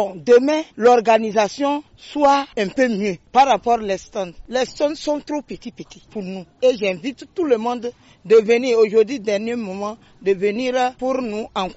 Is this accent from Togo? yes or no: yes; Togo; On est venu à la foire internationale. Je suis venu du Togo.